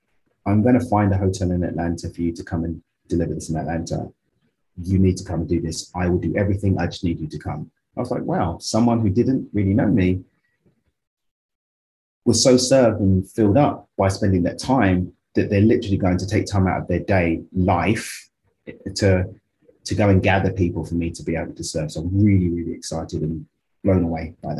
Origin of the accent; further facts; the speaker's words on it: London, United Kingdom; whichever one fancies to tickle. I'm from East London in the UK. I live in Cabo.